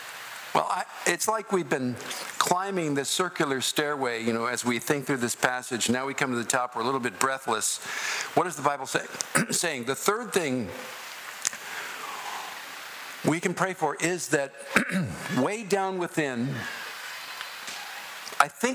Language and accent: English; United States; Now, I'm an American, but I would never say I am in George Washington.